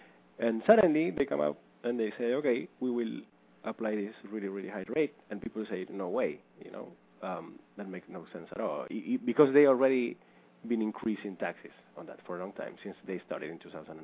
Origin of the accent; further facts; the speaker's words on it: Rosario, Santa Fe, Argentina; I am from Rosario City, the same city that Guevara was from.